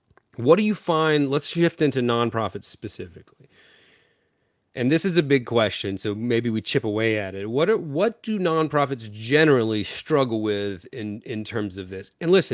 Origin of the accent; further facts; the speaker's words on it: North Carolina, United States; I'm from Eastern North Carolina, which is rich in culture and history.